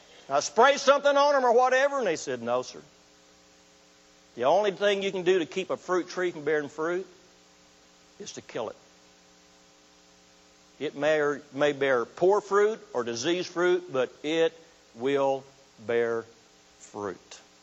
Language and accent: English; United States; And I'm going to say we because I'm an American, you are too, right?